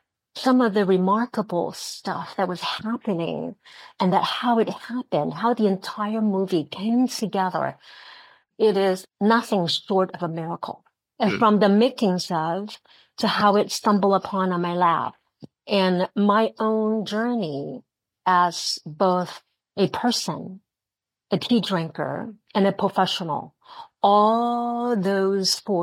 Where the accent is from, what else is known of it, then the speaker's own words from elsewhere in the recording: China; English is a second language; I speak Chinese fluently. I was raised in China, born in China.